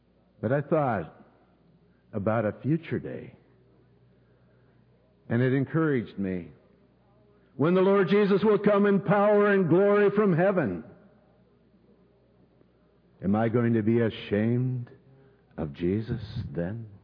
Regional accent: Walla Walla, Washington, United States; I was born and raised in Walla Walla

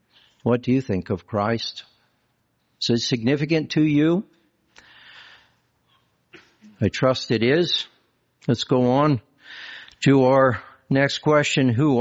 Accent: California, United States; But I said, "Yes, I'm from California."

